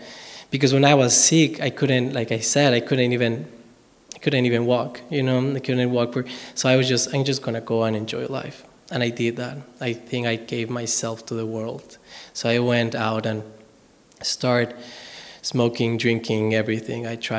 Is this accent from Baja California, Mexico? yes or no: no; Mexico City, Mexico; English is a second language; I was born in a Christian home. I'm from Mexico City, the capital of Mexico.